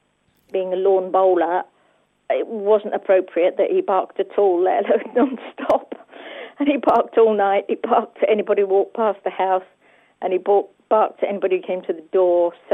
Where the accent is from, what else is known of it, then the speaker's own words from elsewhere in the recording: London, United Kingdom; from London, and I have a black Labrador Retriever guide dog called Skye.